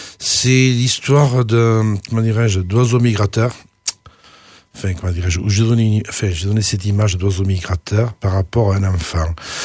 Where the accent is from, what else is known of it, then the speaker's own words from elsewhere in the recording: France; Moi, je suis d'ici, prime barre, hein. Je suis de France